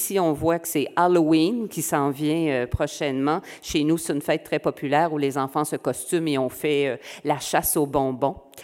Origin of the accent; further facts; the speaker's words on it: Quebec, Canada; accent: Quebec French; Malgré mon accent québécois, si vous savez ce que c'est, on va réussir à se comprendre